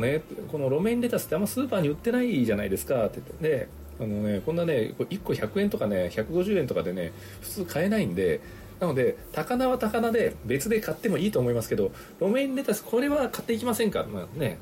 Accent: Tokyo, Japan; まあ、私東京の人間なので

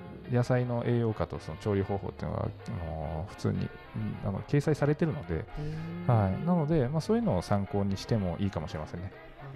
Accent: Tokyo, Japan; born there; 実は私東京都出身なんですよ。出身というか生まれたのが東京都なんで、はい、なので、おじいちゃんおばあちゃんのお家が東京にあったんで、なのでものすごく親しみがあるんですね。

